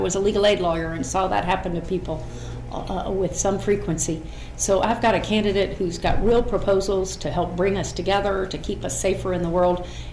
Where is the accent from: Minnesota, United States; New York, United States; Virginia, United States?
Virginia, United States; we've been in Virginia, my hometown, my home state, for 32 years since.